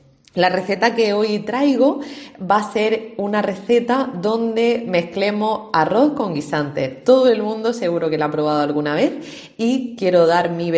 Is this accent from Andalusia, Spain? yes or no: yes; Almería, Andalusia, Spain; si somos de Almería, el día que haya miga no nos puede faltar un buen guisante crudo